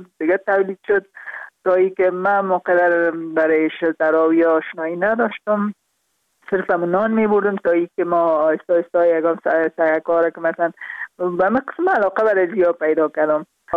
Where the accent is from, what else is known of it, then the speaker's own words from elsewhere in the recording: Parwan, Afghanistan; also born or lived in Kabul; البته در خود شهر کابل به دنیا آمدیم، من از پروان هستم